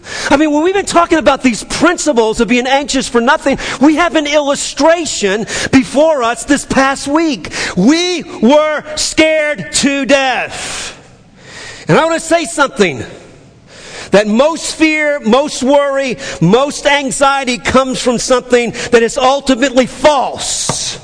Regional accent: New Orleans, Louisiana, United States; I grew up in New Orleans. When the storms were coming, we got out.

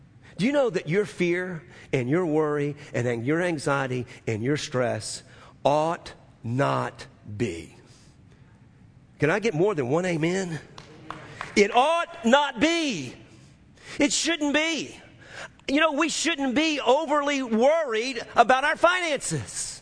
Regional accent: New Orleans, Louisiana, United States; Well, I'm from New Orleans. There's no cedar except during Christmas.

